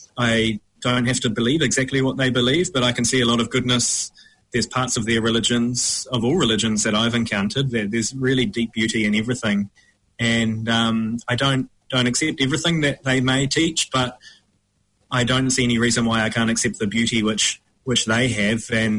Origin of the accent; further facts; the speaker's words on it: Christchurch, Canterbury, New Zealand; I was brought up in Christchurch, which is not very multicultural anyway, and is quite conservative.